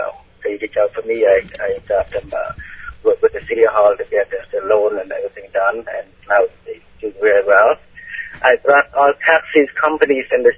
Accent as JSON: {"language": "English", "country": "Cambodia", "tie": "born or raised there", "said": "I was born in Cambodia, and I have lived through the Cambodia's killing fields from 1975 to 1979."}